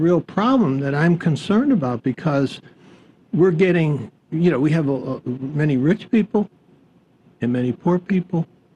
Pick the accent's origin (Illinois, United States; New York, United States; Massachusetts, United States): New York, United States; Buffalo; I come from Buffalo, which is known as the city of good neighbors